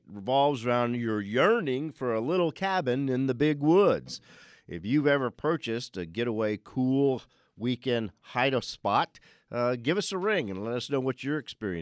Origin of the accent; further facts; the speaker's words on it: Arizona, United States; You know, as we were growing up in Arizona, and we got here in 1965